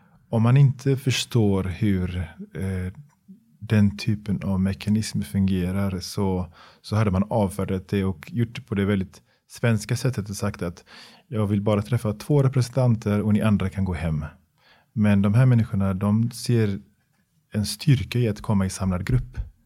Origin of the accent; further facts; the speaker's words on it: Gothenburg, Västra Götaland County, Sweden; jag är uppvuxen i Biskopsgården själv. Jag har gått på den skolan en gång i tiden själv